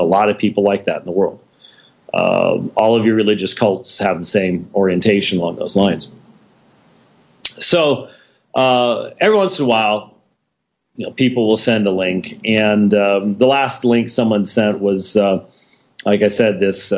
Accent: Minneapolis, Minnesota, United States; born there; when I was born in Minneapolis on December 17th, it was frigid cold with lots of snow.

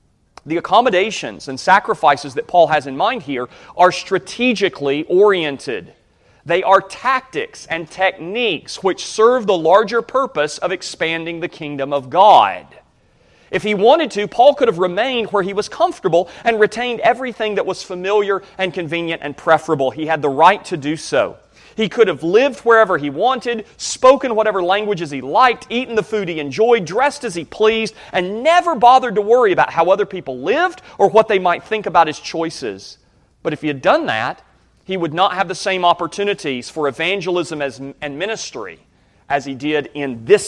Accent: the South, United States; now in Arizona, United States; I'm a Southerner and always will be, even though I live in Arizona.

